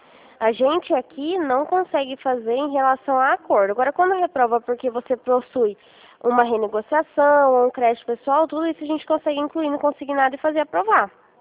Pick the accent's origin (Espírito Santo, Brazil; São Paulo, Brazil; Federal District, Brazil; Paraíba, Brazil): São Paulo, Brazil; Rio Claro; Não, eu sou de Rio Claro.